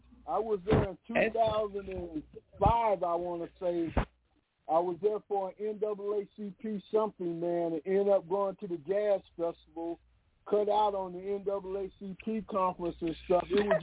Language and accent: English; Atlanta, Georgia, United States; I'm from Atlanta Hill.